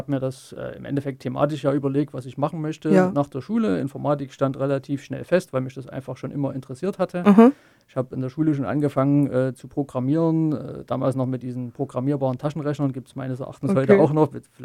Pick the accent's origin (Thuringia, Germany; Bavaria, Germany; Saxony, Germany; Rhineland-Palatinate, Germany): Saxony, Germany; Chemnitz; Bin gebürtiger Karl-Marx-Städter, immer noch wohnhaft in Chemnitz. Bin eigentlich ja von klein auf hier in der Stadt gewesen, hier in der Stadt geblieben, habe hier meine schulische Laufbahn absolviert.